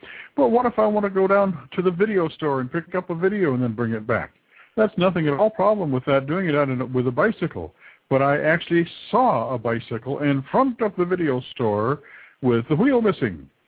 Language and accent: English; San Francisco Bay Area, California, United States; I mean, I'm from the Bay Area. I lived in the Bay Area, and when I lived in the Bay Area, I rode buses all the time